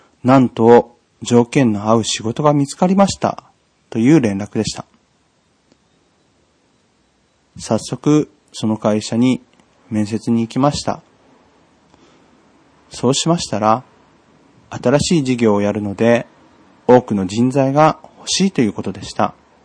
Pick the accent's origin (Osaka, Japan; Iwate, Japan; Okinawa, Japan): Iwate, Japan; moved away as an adult; now in Tokyo, Japan; 今から約7年前のことです。地元の岩手から東京に引っ越すことになりました。